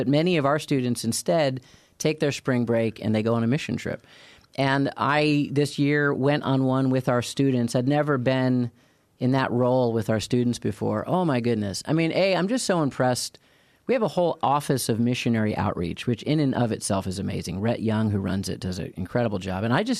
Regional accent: Illinois, United States; I grew up outside of Chicago, actually. I was a kid with the 85 Bears. I remember going to my local Jewel Osco and picking up my 45

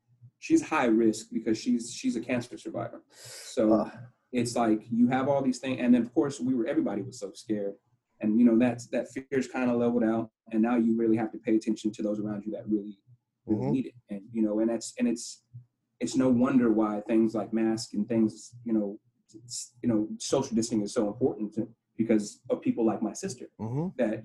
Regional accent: Houston, Texas, United States; also born or lived in Lake Jackson; I grew up mostly in Houston, but I did a lot of back and forth between like the country. So like Lake Jackson.

